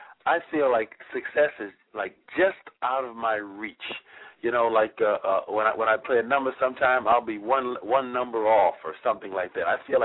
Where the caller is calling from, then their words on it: Brockton, Massachusetts, United States; Brockton, Massachusetts.